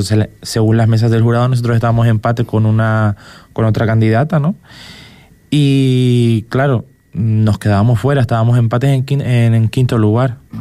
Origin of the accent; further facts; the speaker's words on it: Gran Tarajal, Canary Islands, Spain; yo crecí viendo trajes en Gran Tarajal